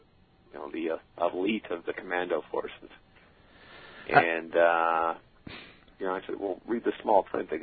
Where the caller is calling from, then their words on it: East Setauket, New York, United States; I'm from East Setauket.